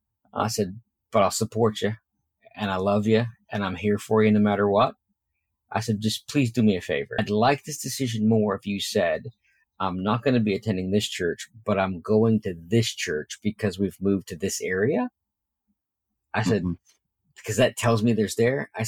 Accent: Boston, Massachusetts, United States; I moved from Boston, went to Bible college in Tennessee, and I used to go around going, why is everyone so nice?

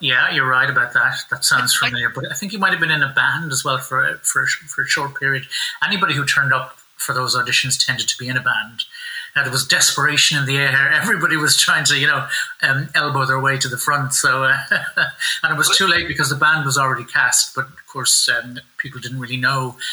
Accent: Bray, Leinster, Ireland; Yeah, back from Bray, my hometown, yeah.

